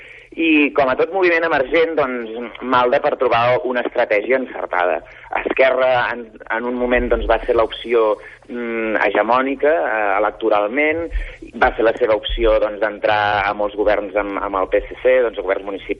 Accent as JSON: {"language": "Catalan", "town": "Molins de Rei", "region": "Catalonia", "country": "Spain", "tie": "born or raised there", "said": "el meu poble, de Molins de Rei"}